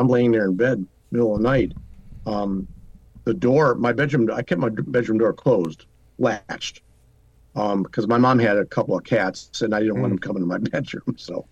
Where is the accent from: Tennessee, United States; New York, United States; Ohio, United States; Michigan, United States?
Michigan, United States; Detroit; I'm from Detroit. I grew up in Detroit.